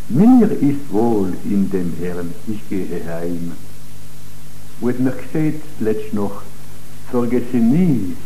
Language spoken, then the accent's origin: German; Italy; German is a second language; Das ist ja unsere Not, wir sind Italiener, und das ist eine Not, Italiener zu sein.